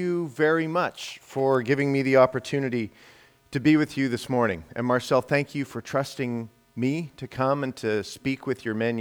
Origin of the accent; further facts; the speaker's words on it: Scotland, United Kingdom; I know, I'm Scottish, but I love the Irish accent.